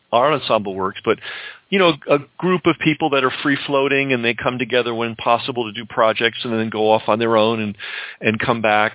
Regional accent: New York, United States; Being a New Yorker, I always thought it had to be New York.

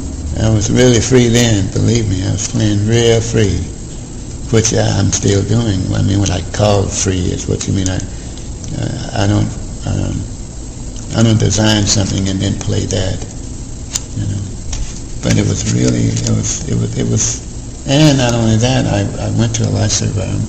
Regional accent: Fort Worth, Texas, United States; it reminded me of when I was born in Fort Worth, a little kid.

